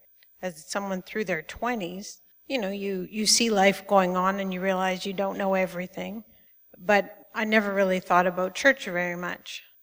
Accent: Maple Ridge, British Columbia, Canada; I grew up in Maple Ridge, not far from here, without a Christian upbringing. Both of my parents had themselves grown up in church-going sort of families, but we didn't.

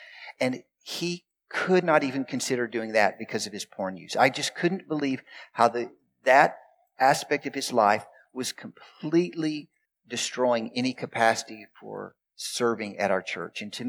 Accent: Texas, United States; accent: Texan; also born or lived in Saskatchewan; now in British Columbia, Canada; So I used to live in Saskatchewan. I'm from Texas originally. You've kind of probably noticed the accent.

